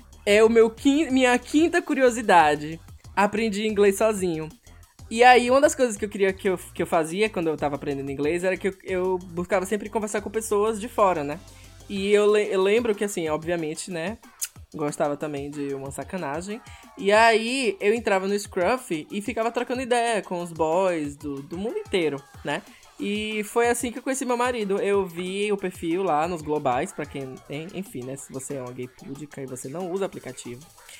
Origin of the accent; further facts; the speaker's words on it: Salvador, Bahia, Brazil; Eu sou de Salvador, Bahia. Então, se tem algum ouvinte aí também que é baiano, igual a mim